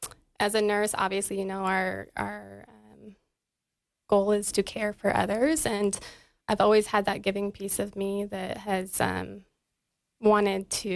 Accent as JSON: {"language": "English", "town": "Hudson", "region": "Wyoming", "country": "United States", "tie": "born or raised there", "said": "I grew up in Hudson, Wyoming, but most people know where Lander, Riverton, Wyoming are, so kind of smack dab between the two."}